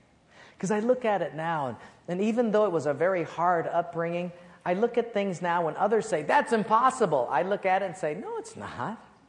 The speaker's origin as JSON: {"language": "English", "town": "Palolo Valley", "region": "Hawaii", "country": "United States", "tie": "born or raised there", "said": "I was raised in Palolo Valley, and at an early age, we had a kind of a messy divorce."}